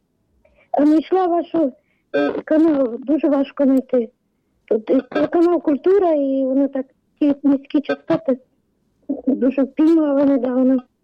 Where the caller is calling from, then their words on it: Rivne, Rivne Oblast, Ukraine; Я з Рівно дзвоню.